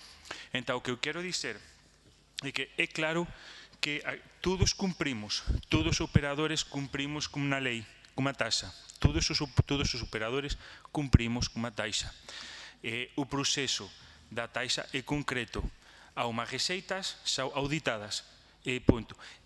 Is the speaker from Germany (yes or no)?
no; Spain; Portuguese is a second language; Desculpe pelo meu português, porque sou espanhol, mas eu tenho aqui uma sensação um pouco...